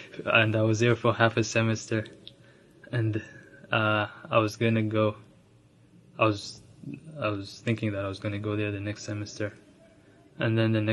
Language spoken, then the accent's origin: English; Ethiopia; moved away; also born or lived in Uganda; I've been in the US for about 5 years now, and originally I'm from Ethiopia, and I moved to Uganda as a refugee. Lived there for about 9 years, and moved here then.